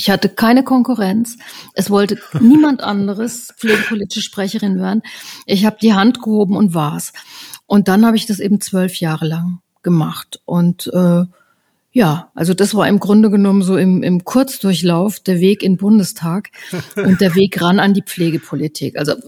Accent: Hesse, Germany; ich bin eine gebürtige Hessin, komme aus dem Rhein-Main-Gebiet.

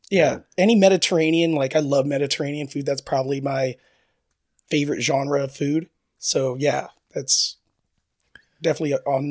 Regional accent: Spring Valley, California, United States; I grew up in East County, Spring Valley, California.

